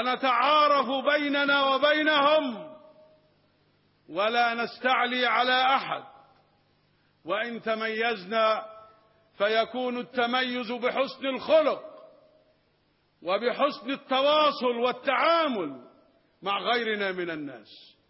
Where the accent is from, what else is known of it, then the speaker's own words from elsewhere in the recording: Egypt; نحن كمصريين